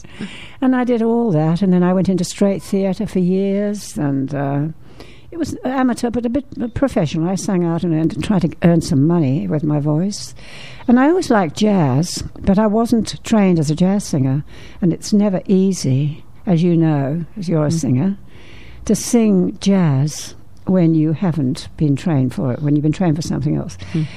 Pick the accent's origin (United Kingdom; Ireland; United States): United Kingdom; Midlands; I come from the Midlands, and we went to see this show